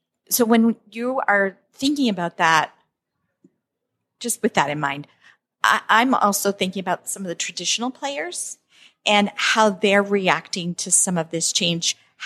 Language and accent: English; United States; This is interesting to me because as an American, and the American system of banking, we have the bigger banks